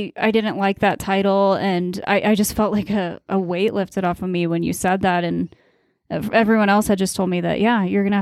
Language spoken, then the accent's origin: English; St. Louis, Missouri, United States; I mean, you know, my future, I go back home. I'm from St. Louis, but I go back home this weekend.